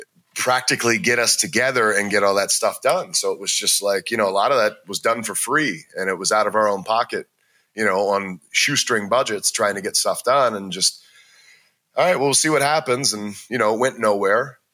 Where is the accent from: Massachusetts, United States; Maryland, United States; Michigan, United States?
Maryland, United States; Like, I'm from Maryland, but I started wrestling in Ohio.